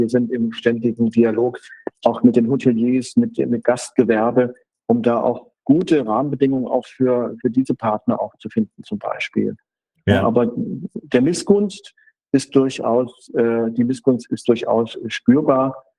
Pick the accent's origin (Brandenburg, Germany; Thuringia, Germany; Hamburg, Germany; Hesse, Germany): Hesse, Germany; now in Ruhpolding, Germany; ich komme aus Nordhessen